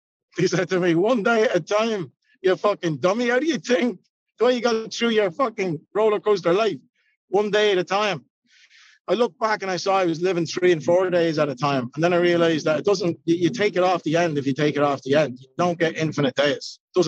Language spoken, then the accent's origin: English; Ireland; I'm the Irish guy with the chip on his shoulder who grew up fucking throwing fucking stuff around.